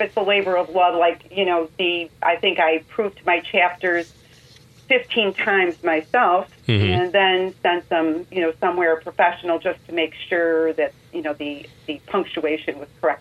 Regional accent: Chicago, Illinois, United States; a lot of it, is written with that Chicago droll humor, you know, too, because, you know, I am a Chicagoan.

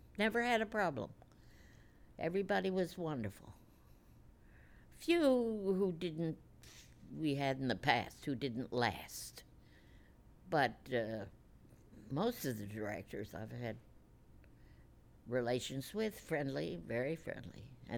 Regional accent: Washington, District of Columbia, United States; I've never been away from home either. Washington, D.C. I came from Washington. I had never been away.

